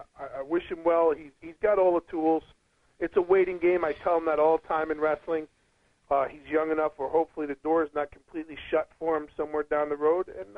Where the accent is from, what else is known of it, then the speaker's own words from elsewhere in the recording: New York, United States; I was from New York, New Jersey, so I came in with that ICW, NCW little click there.